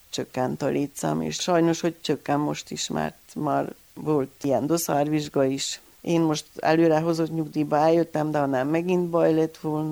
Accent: Vargyas, Covasna, Romania; 1960-ban születtem, 36-on kezdtük az első osztályt. Aztán utána voltak párhuzamos osztályok, de 20 gyerekkel, vagy 18-18-al, tehát sok gyerek volt Vargyason, nagy iskola tele volt.

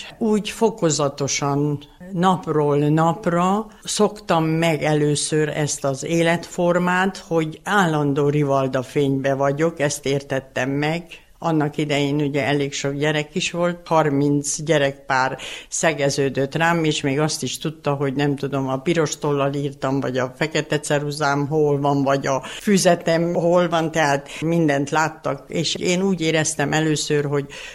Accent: Nagykadarcs, Hungary; also born or lived in Brașov, Romania; Én 1936. július 29-én Brassóba születtem. Én 5 éves koromig Brassóba éltem. És 5 éves voltam, amikor a szüleim hazaköltöztek Nagykadácsba. A gyökereim Nagy Kadarcsi, a édesanyám is és édesapám is onnan származik.

